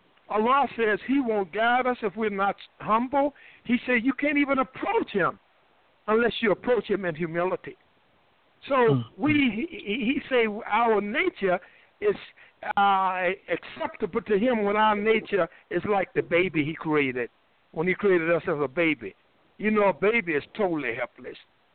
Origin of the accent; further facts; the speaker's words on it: United States; those of us born here in America, African Americans, I'm talking about in particular, we was raised here in America as slaves